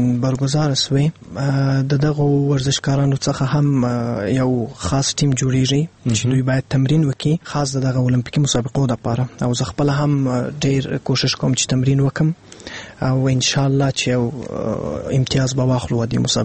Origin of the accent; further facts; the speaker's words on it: Afghanistan; زه افغان يم او خپل په افغانیت باندې افتخار کوم